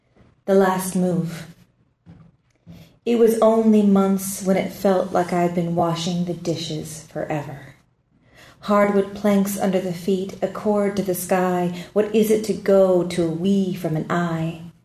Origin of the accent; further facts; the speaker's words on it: Sonoma, California, United States; also born or lived in New York; now in Lexington, United States; About 5 years ago, I moved to Kentucky. I'm from Sonoma, California. I lived in New York for 12 years. And now I live in Lexington, Kentucky with my fiancé.